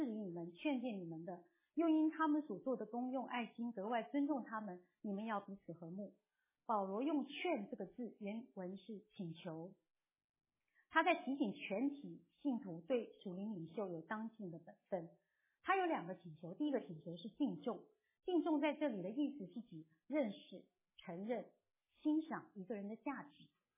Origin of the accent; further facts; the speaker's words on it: Taiwan; 跟我差不多年纪来从台湾来的人，一定都还记得我们小学上过生活与伦理，中学要上公民道德